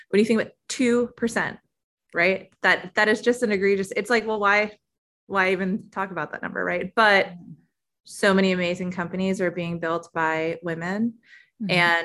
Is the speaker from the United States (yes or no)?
yes; New York City, New York, United States; I, of course, was born and raised in New York City